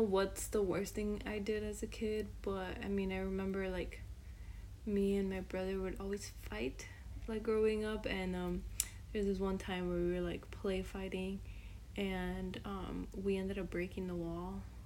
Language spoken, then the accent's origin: English; Berwyn, Illinois, United States; Well, I grew up here in Berwyn, so it was pretty calm, pretty nice area.